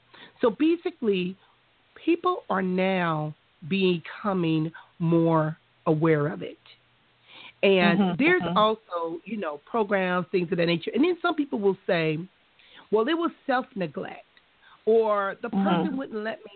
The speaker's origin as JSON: {"language": "English", "town": "Compton", "region": "California", "country": "United States", "tie": "born or raised there", "said": "growing up in Compton, Chrissy, that was something that I saw too."}